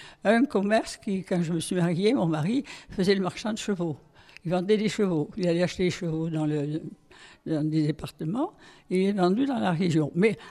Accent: Marseille, Provence-Alpes-Côte d'Azur, France; born there; Je suis née à Marseille, bien sûr. J'ai vécu jusqu'à ma majorité, enfin jusqu'à ce que je me marie.

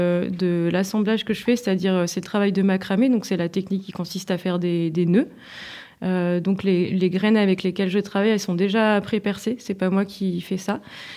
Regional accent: France; born there; je suis née en France, c'est mon père qui est argentin.

